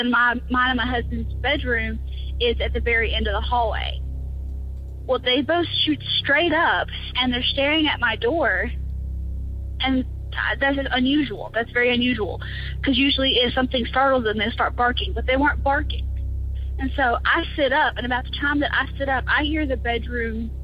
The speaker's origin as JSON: {"language": "English", "region": "Louisiana", "country": "United States", "said": "Hi, Tony. … I'm from North Louisiana."}